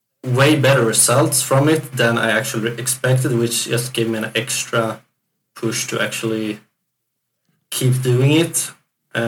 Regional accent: Sweden; English is a second language; I'm from Sweden

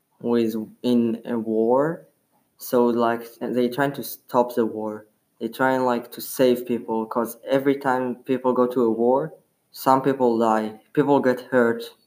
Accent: Israel; English is a second language; I'm from Israel, so I've heard and saw a lot of wars and rockets.

